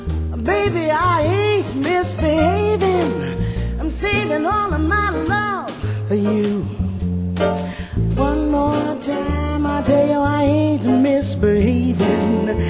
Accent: Macon, Georgia, United States; born there; the land where I was born. I was born in Macon, Georgia, a long time ago.

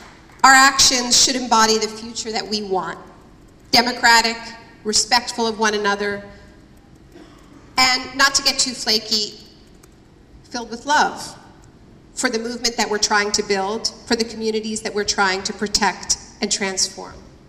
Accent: Canada; I feel as a Canadian that this needs to happen to my country.

